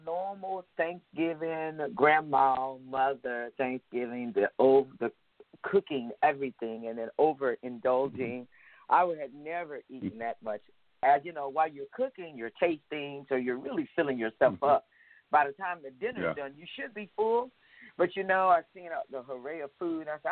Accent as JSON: {"language": "English", "region": "Texas", "country": "United States", "said": "if it's anything over 60 degrees to me, I'm a Texan, it's cold."}